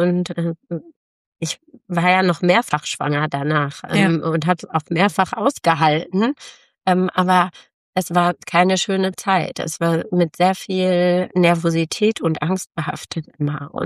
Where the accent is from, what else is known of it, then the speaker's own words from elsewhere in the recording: Canada; weil wir beide mal irgendwann mal geschrieben hatten, wir kommen aus Kanada